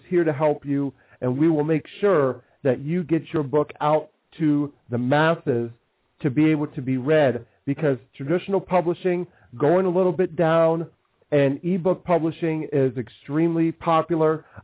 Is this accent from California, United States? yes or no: no; Columbus, Ohio, United States; And seeing as we're from Columbus, you know, we're kind of from the same place here in Ohio in the Midwest.